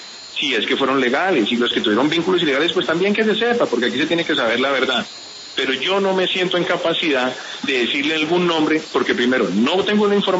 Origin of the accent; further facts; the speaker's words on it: Colombia; Yo lo que más deseo como colombiano es que el Consejo Electoral obre con celeridad